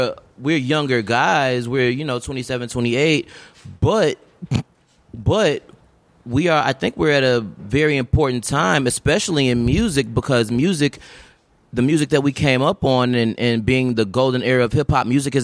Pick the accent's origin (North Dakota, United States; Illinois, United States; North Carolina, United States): Illinois, United States; Chicago; I'm a rapper, born and raised in Chicago.